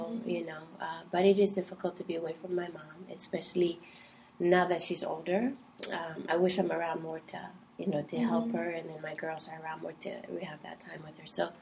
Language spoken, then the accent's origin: English; Palau; accent: Palauan; Sometimes I mix Palawan and English, you know, or I have my Palawan accent.